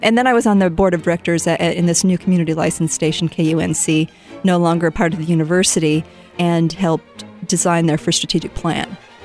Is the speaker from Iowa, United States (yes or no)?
yes; Ruthven, Iowa, United States; I grew up in Ruthven, which is up near Spencer and in the Lakes region. I went to high school, Ruthven High School, graduated from there and went to Wartburg.